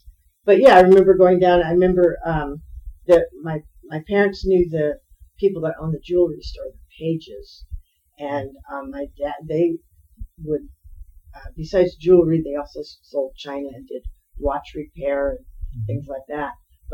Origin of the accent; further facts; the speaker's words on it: Livermore, California, United States; Well, I grew up on Almond Avenue.